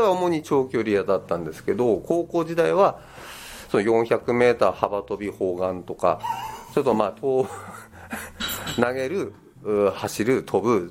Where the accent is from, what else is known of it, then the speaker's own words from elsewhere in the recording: Yonezawa, Yamagata, Japan; 日本体育大学の出身、卒業しまして、出身は山形県の米沢なんですけど、1970年生まれで、現在52歳です。